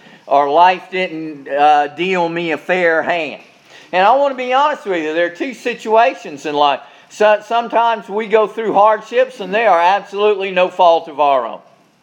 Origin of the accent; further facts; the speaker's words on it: Charleston, South Carolina, United States; a United States Senator from my hometown in Charleston, South Carolina.